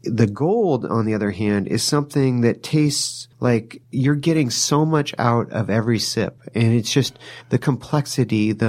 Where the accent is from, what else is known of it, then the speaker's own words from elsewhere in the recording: California, United States; I was born and raised in Sonoma County. So wherever you put me in Sonoma County, I've got something to do with it.